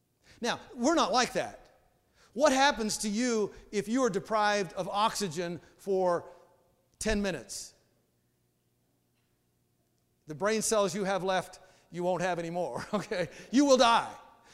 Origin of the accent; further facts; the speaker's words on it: Eureka, California, United States; born there; I was born in Eureka, California.